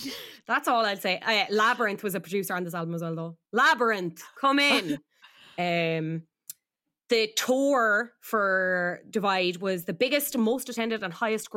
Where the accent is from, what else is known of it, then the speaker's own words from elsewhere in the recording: Donegal, Ulster, Ireland; I'm a quarter Irish and I'm from Donegal.